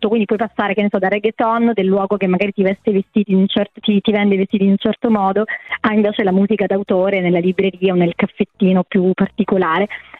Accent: Sicily, Italy; Io sono siciliana

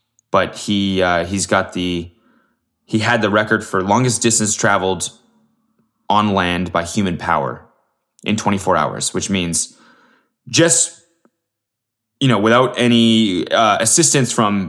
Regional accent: Canada; I'm Canadian.

